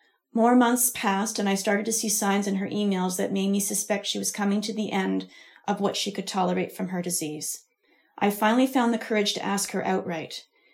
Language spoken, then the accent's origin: English; Ontario, Canada; She was a Maritimer and I was born and raised in Ontario.